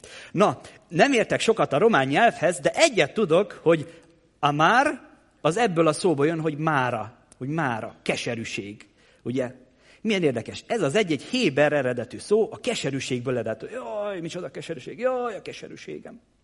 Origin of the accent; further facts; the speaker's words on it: Kétegyháza, Békés, Hungary; Én Békés megyei származású vagyok, kétegyházi.